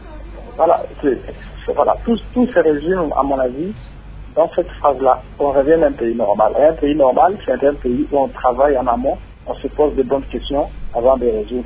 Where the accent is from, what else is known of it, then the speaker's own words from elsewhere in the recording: Mbuji-Mayi, Kasaï-Oriental, DR Congo; Mbujimayi se vide, qui est ma ville natale.